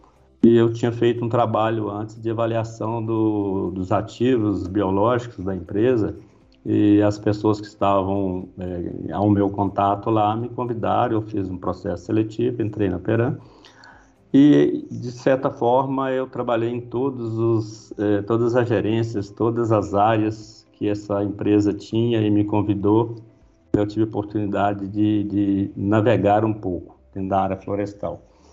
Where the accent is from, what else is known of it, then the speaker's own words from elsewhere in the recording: Guanhães, Minas Gerais, Brazil; born there; eu tenho hoje 61 anos de idade, eu nasci em Minas Gerais, na cidade de Guanhães, na verdade, um distrito de Guanhães.